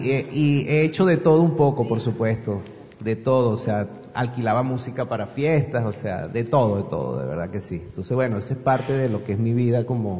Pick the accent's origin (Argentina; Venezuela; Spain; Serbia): Venezuela; Es un negocio, un restaurante de comida venezolana, auténtica, por supuesto, porque somos venezolanos.